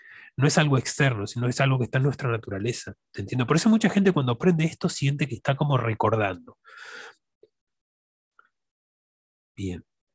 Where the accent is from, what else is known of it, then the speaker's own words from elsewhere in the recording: La Plata, Buenos Aires Province, Argentina; soy de la Argentina, La Plata, la ciudad de La Plata